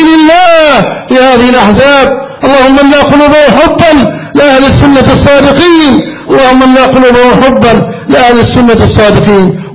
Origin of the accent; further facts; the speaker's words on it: Egypt; فنسأل الله جل وعلا أن يحفظ بلدنا مصر.